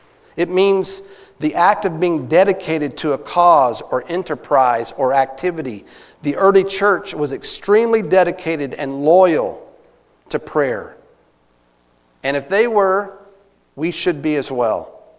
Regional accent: Texas, United States; now in Missouri, United States; when I was growing up in Texas as a boy, living in Missouri was not on my radar.

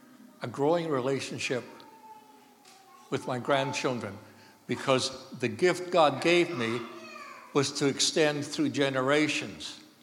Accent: Scotland, United Kingdom; And I blame that on being Scottish. And I know I blame a lot of things on being Scottish, but doggone, we're a wonderful people most of the time.

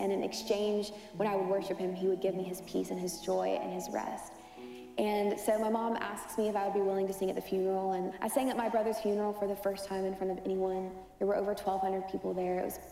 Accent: Lexington, Kentucky, United States; born or raised there

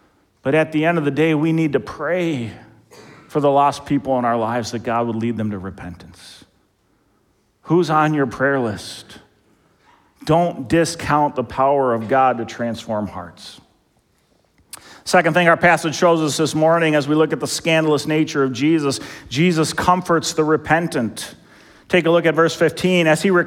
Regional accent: Eden Prairie, Minnesota, United States; Kid I grew up with in Eden Prairie, one of my good friends.

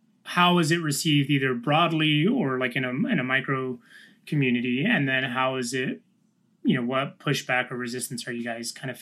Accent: Daytona Beach, Florida, United States; also born or lived in New York / Jacksonville; I grew up in Daytona Beach, where I was born in New York, moved to Daytona Beach in middle school, high school. And then lived in college, lived in Jacksonville, Florida, which is also like another beach city.

